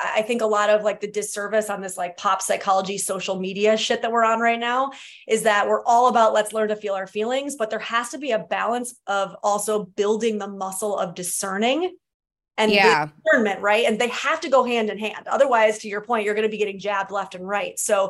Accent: New York, United States; Toronto's only like an hour and a half from where I grew up in upstate New York. So, or 2 hours.

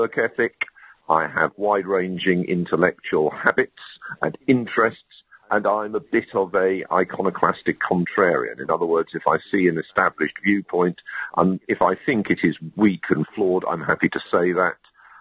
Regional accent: London, United Kingdom; I grew up in London.

